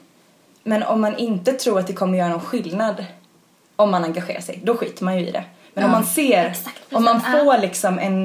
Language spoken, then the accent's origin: Swedish; Västra Götaland County, Sweden; jag är uppväxt i Svartedalens naturreservat som ligger